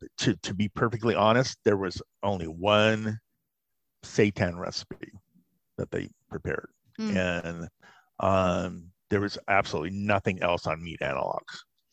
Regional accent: California, United States; I'm from Southern California, Jewish delicatessen down the street called Benji's.

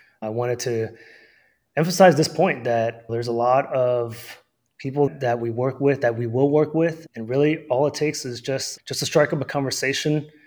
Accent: New York, United States; And being born and raised in New York during that time, I think I was, if I recall correctly, I was around 12 to 13 years old.

